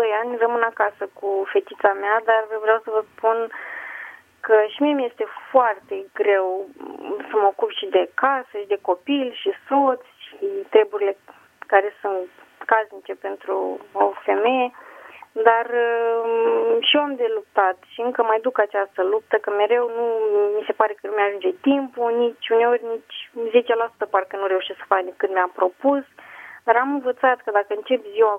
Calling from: Bacău, Bacău County, Romania; din Bacău.

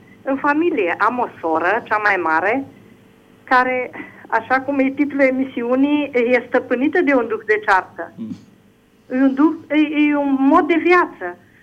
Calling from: Norway; sunt din Norvegia.

